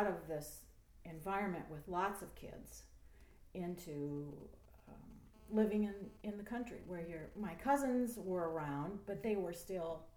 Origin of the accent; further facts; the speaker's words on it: Waterloo, Iowa, United States; I was born in Waterloo, Iowa. I'm a native Iowan.